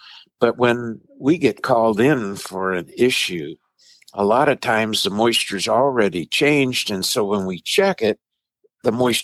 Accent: Tennessee, United States; born there; also born or lived in Wisconsin; But I was born in Tennessee, so that's, you know, I'm a Southern boy, but that's okay.

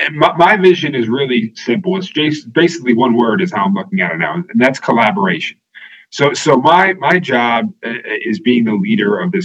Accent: Brookfield, Connecticut, United States; which encompassed my hometown of Brookfield, a little piece of Bethel and Danbury.

